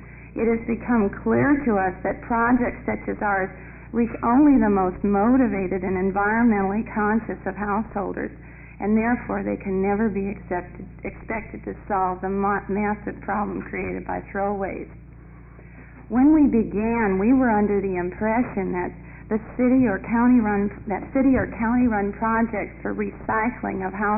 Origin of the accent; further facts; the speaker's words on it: Salem, Oregon, United States; Mr. Chairman … from Salem.